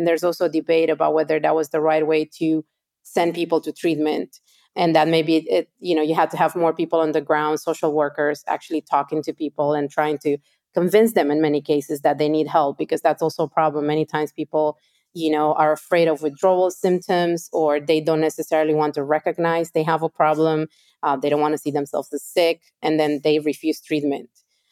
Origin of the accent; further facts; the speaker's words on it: Romania; I'm from Romania. I remember we had, when I was growing up in my neighborhood, we had a really bad phase